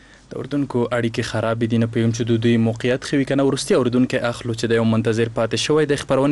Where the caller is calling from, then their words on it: Afghanistan; فاریاب نه